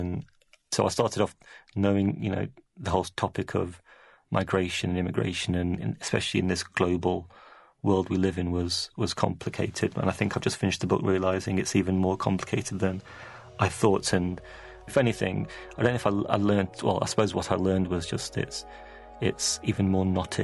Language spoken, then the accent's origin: English; England, United Kingdom; born there; given I was born in England